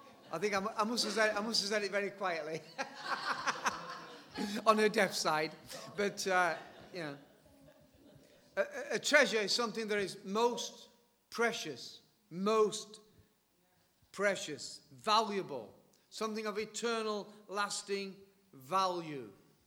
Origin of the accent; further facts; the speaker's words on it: Yorkshire and the Humber, United Kingdom; the other day I went back to my hometown and drove past my old school. It's all been pulled down now and it's looking a bit desolate. But it was a big school. It was the biggest school in South Yorkshire, 2,000 kids.